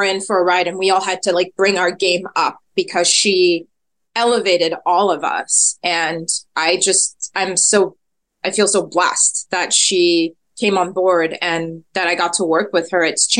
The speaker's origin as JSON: {"language": "English", "country": "Cameroon", "said": "because I'm from Cameroon. It's a Francophone country. Well, it is also English speaking, but I'm from the Francophone side."}